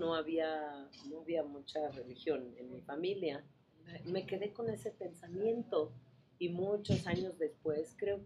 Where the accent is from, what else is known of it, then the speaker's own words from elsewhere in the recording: Tlaxiaco, Oaxaca, Mexico; una familia conocida en Tlaxiaco, mi pueblo, que venía muy de vez en cuando a Tlaxiaco